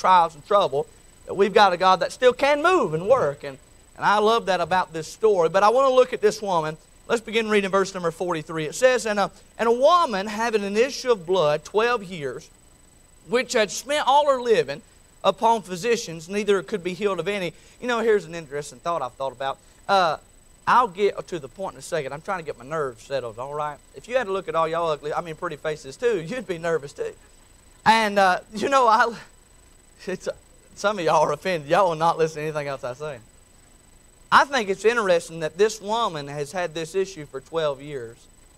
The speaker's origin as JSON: {"language": "English", "region": "North Carolina", "country": "United States", "said": "I mean, I'm from Yadkin County. That's still a big word from where I'm from, too."}